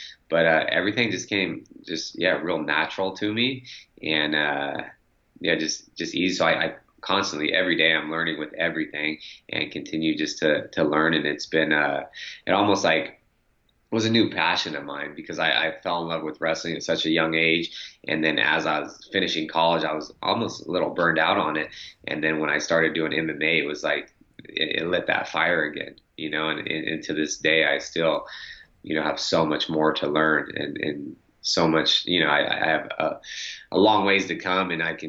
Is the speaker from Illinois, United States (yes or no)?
no; Sacramento, California, United States; I'm from Sacramento, so 2005.